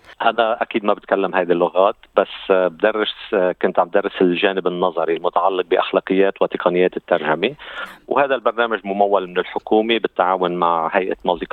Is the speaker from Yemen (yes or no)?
no; Lebanon; moved away as an adult; now in Australia; أنا من لبنان، وصلت إلى أستراليا عام 2004 بموجب تأشيرة طالب. أنا حائز على إجازي بالقانون من لبنان